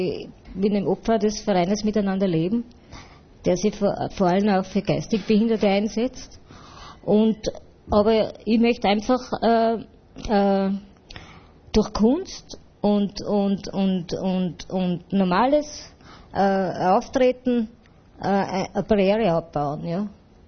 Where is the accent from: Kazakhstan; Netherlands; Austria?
Austria; Tyrol; moved away; ich bin aus Tirol dann nach Niederösterreich gekommen, ich war aus der Schule und habe die erste Stelle gehabt.